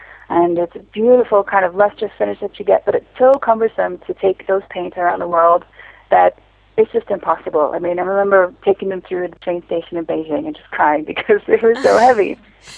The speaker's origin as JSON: {"language": "English", "town": "Minneapolis", "region": "Minnesota", "country": "United States", "tie": "born or raised there", "also_born_or_lived": "California", "moved": "as an adult", "said": "I'm an artist from the States. Born in California and grew up in the Midwest in Minneapolis. And I've lived in Asia for the last 6 years."}